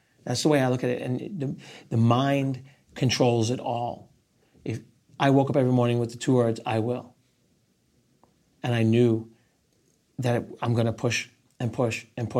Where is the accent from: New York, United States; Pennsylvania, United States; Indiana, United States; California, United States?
New York, United States; So I'm still a New Yorker. I live in Rockaway Beach, Queens, New York.